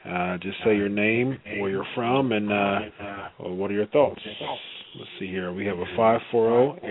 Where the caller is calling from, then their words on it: Ohio, United States; Well, we're from Ohio.